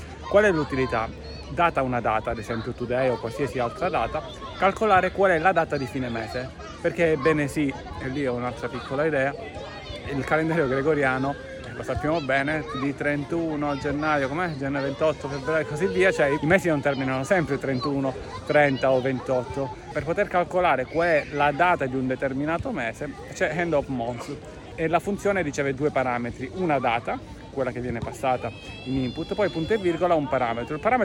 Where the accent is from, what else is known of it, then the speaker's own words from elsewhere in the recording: Calabria, Italy; da buon calabrese dico che qui c'è tanto di chapeau